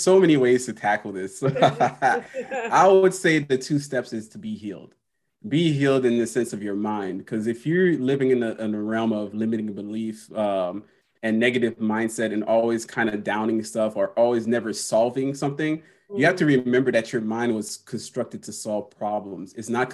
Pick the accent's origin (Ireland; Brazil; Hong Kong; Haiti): Haiti; I grew up in Haiti, where places we didn't have running water. We had roving electricity.